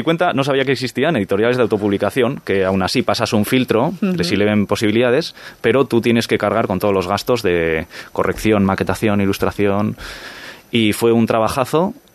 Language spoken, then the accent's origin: Spanish; Izarra, Basque Country, Spain; also born or lived in Bilbao; Soy de Izarra, soy de Alavés. Yo, o sea, soy orgulloso de haber nacido en Bilbao, pero yo he vivido toda la vida en mi pueblo, en Izarra. Luego me pasé a Vitoria